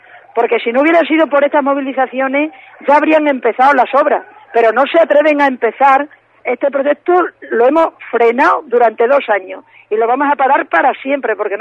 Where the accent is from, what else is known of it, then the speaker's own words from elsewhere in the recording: Extremadura, Spain; yo formé parte del ayuntamiento de mi pueblo, fui concejal en las primeras elecciones democráticas. Y en aquel momento Ibarra movilizó a toda Extremadura